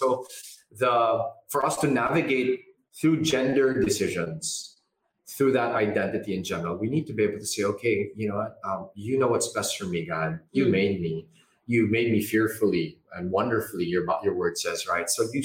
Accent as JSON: {"language": "English", "country": "Philippines", "said": "And as a Filipino, you know, part of my identity growing up was, you know, we were convinced to believe that, you know, to be American was cooler, you know. Speaking like that, and we weren't allowed to speak Filipino at home."}